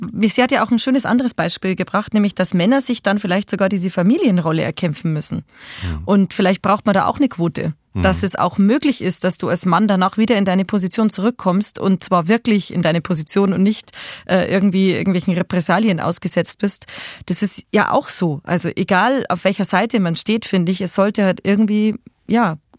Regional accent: Bavaria, Germany; Ich komme aus dem Landkreis Altötting aus Oberbayern.

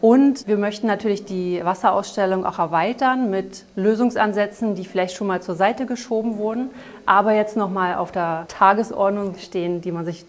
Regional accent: Strausberg, Brandenburg, Germany; born there; Ich bin ja in Strausberg geboren und ich habe an dem See schwimmen gelernt.

